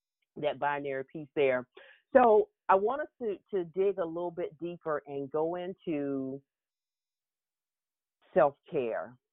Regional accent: the South, United States; Growing up in the South, I saw that displayed a lot.

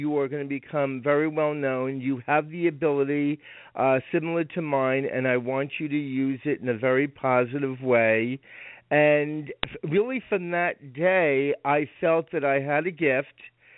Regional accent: Rockland County, New York, United States; And when I was about, I would say, 11 years old, and I was raised in Rockland County, New York, my grandmother had passed away.

